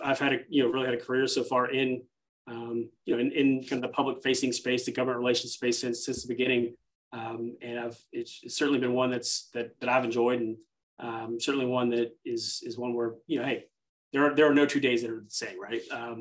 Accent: Atlanta, Georgia, United States; Yeah, so I grew up here in Metro Atlanta, South Forsyth High School, actually, for those from Metro Atlanta.

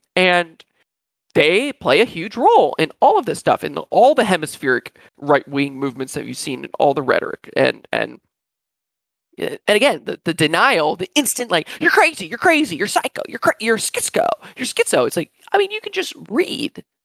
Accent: Florida, United States; Again, I'm born and raised in Florida, have lots of friends who speak Spanish, Portuguese.

